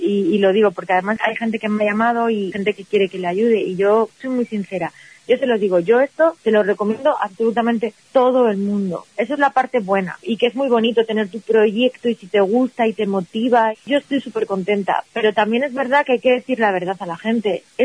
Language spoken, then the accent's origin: Spanish; Almendra del Pan, Castile and León, Spain; siempre he estado muy ligada a mi pueblo, antes Almendra del Pan no era conocido o la gente no conoce a los pueblos muy pequeñitos